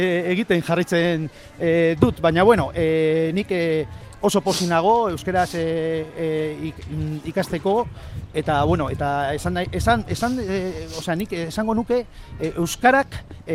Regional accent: San Sebastián, Basque Country, Spain; born there; nik donostiarra, jaiotzez donostiarra naiz, baina bihotzez altxatarra naiz.

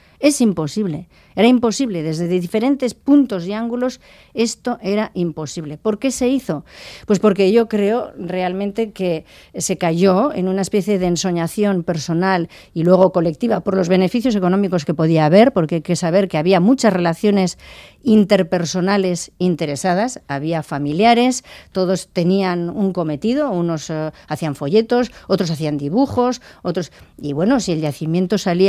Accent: Basque Country, Spain; nosotros como abertzales, pero como pueblo vasco en general

